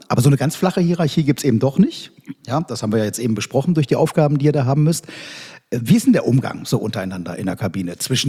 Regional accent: Kassel, Hesse, Germany; born there; Ich bin jetzt in Kassel geboren

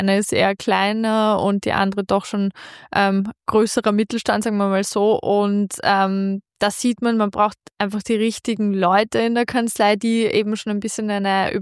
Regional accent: Vienna, Austria; bei uns in Österreich, in Wien, kämpft man sehr, sehr stark mit Nachwuchs.

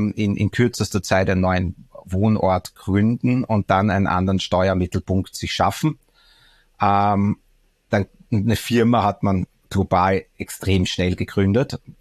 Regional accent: Austria; born there; ich fühle mich natürlich als geborener Österreicher, bin hier ja auch extrem dankbar, hier geboren zu sein, habe auch meinen Lebensmittelpunkt sehr lange in Österreich gehabt. Ich habe ja hier studiert auch

